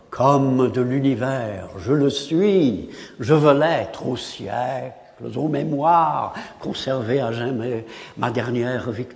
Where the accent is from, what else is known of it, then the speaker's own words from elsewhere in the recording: England, United Kingdom; French is a second language; en tant qu'anglais, je trouve très difficile parfois, en lisant la poésie française